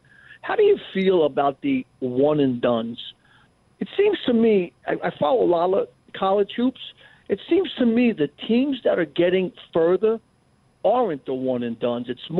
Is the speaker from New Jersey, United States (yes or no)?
yes; Jersey City, New Jersey, United States; Because I'm from Jersey City, New Jersey, so I'm a big St. Peter's Peacock guy.